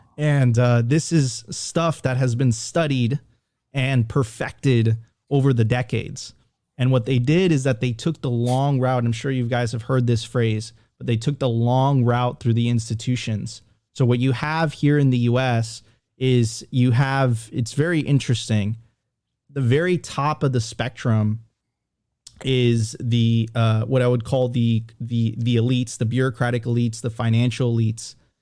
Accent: Venezuela; so I'm originally from Venezuela, and Venezuela used to be the wealthiest country in Latin America.

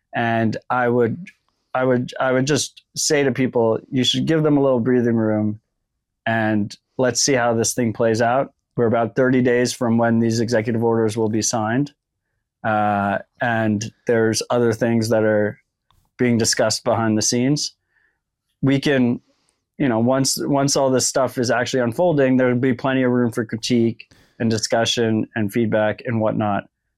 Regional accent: United States; born there; I think particularly operating in America as an American citizen, I am very grateful that I was born in this country.

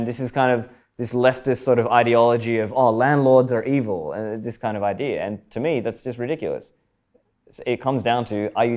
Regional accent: Sydney, New South Wales, Australia; now in Dubai, United Arab Emirates; I grew up in Sydney, Australia, so maybe that I have some attachment there.

